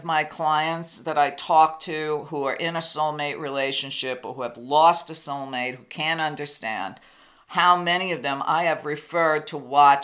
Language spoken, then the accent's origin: English; New York, United States; Being a New Yorker, that's a long-standing joke between New York and New Jersey.